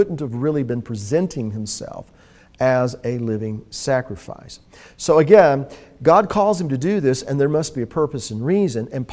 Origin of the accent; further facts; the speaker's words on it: the South, United States; I know I was raised in a certain culture. I was raised in the South, certain foods, certain ideas, certain mindsets.